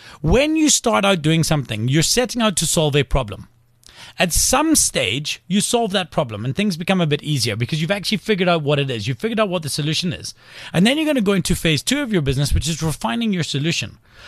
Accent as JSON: {"language": "English", "region": "Scotland", "country": "United Kingdom", "said": "I'm Scottish, and one of the things I'm most upset about is, I mean, I've got an Irish surname and I don't have a clan and a tartan"}